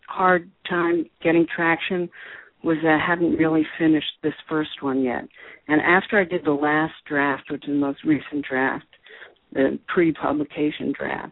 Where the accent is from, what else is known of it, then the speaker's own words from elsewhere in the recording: New York, United States; now in Los Angeles, United States; when I first started writing movies, I wrote about New York because I was from New York. Now I write about Los Angeles.